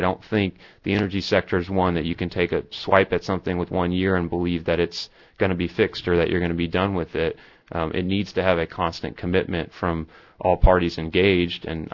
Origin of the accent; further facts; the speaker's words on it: Tampa, Florida, United States; I grew up in Tampa, and electric was what we had.